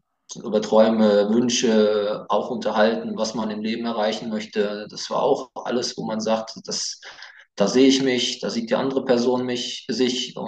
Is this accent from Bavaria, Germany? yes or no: no; Hesse, Germany; ich komme aus der Umgebung vom Rhein-Main-Gebiet. Ich bin 37 Jahre alt